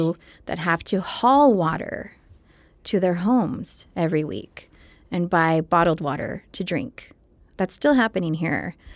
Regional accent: Montana Vista, Texas, United States; So I'm born and raised in Montana Vista and still live there now.

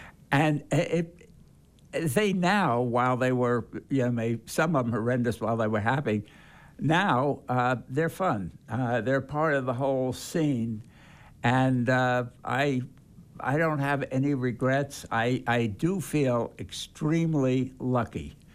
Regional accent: Brooklyn, New York, United States; born there; also born or lived in Long Island / Los Angeles; Well, I was proud to say I was born in Brooklyn, lived on Long Island about 15 miles from the city.

